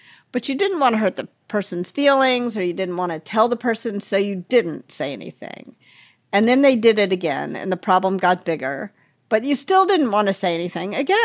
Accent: the South, United States; I mean, I grew up in the South, and that's also a region that is not known for challenge directly, shall we say.

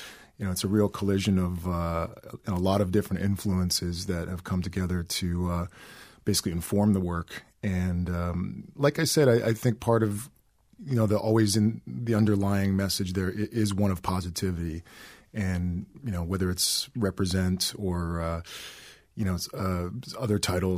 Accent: Edmonton, Alberta, Canada; Yeah, I grew up in Edmonton, Alberta, and I was always really, really into music.

